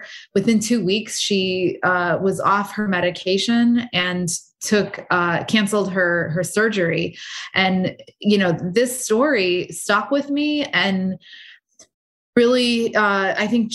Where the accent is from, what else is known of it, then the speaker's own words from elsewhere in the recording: United States; you know, I'm American and so I want Coke or whatever.